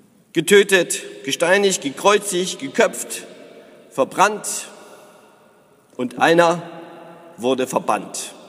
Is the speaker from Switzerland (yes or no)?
no; East Germany, Germany; Ich selber bin ja sozialisiert worden, aufgewachsen in der DDR